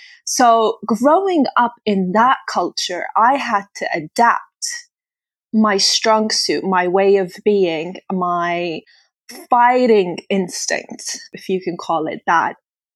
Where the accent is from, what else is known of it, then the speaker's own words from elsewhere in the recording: Tripoli, Tripoli District, Libya; So I was born in Tripoli, Libya. I grew up there. I went to university there. I graduated from law school.